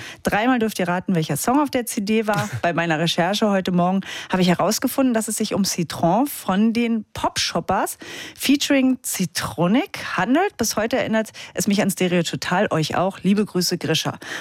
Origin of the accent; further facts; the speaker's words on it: Hanover, Lower Saxony, Germany; Freunde aus meiner Heimat kamen mit dem Auto aus Hannover angejuckelt.